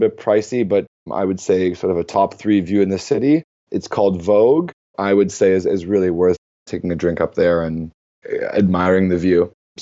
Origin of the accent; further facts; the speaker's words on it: Canada; I love Istanbul in the spring, and that's largely because I'm Canadian.